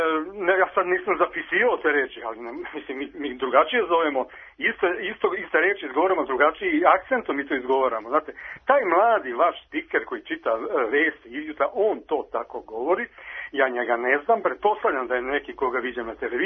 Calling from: Belgrade, Serbia; Ja sam trenutno u Kovačici, ja sam Beograđanin.

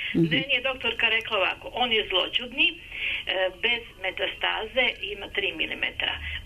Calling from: Novi Sad, Vojvodina, Serbia; Ja sam slušateljka iz Novog Sada.

